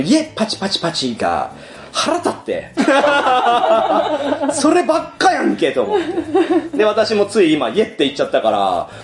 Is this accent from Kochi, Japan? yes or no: no; Tokushima, Japan; also born or lived in Osaka; 私も大阪住んでたし、徳島出身やから、やっぱたこ焼き死ぬほど食ってたわけですよ。